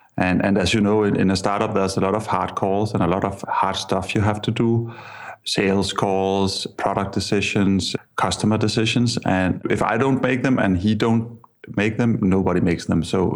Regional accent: Denmark; I'm from Denmark.

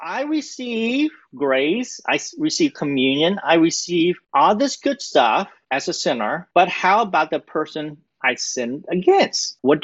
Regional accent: Houston, Texas, United States; I say y'all because I'm from Houston. Okay, I'm from Texas.

